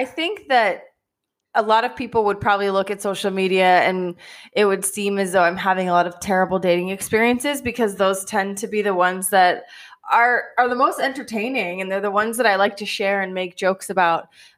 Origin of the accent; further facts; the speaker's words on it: Denver, Colorado, United States; also born or lived in Omaha; now in Israel; I grew up in Denver, Colorado. I was born in Omaha, Nebraska, so I'm from the Midwest. I've been in Israel since the end of 2012.